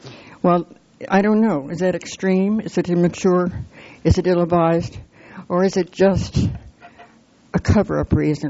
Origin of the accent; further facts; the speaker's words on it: Morro Bay, California, United States; I'm from Morro Bay.